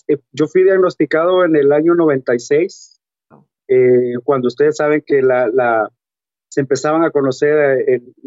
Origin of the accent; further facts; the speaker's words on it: El Salvador; now in Washington, United States; inicié una lucha contra el gobierno salvadoreño, ¿verdad? Presenté una demanda ante la Corte Suprema en mi país.